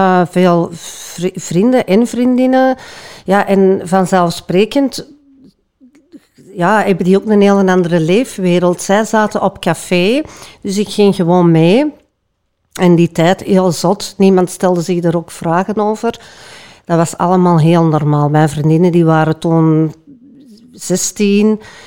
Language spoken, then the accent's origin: Dutch; Antwerp, Belgium; Ik kom uit Antwerpen, een deelgemeente van Antwerpen. In een eigenlijk een normaal doorsnee gezin. Met een mama, papa en een zus die 4 jaar ouder is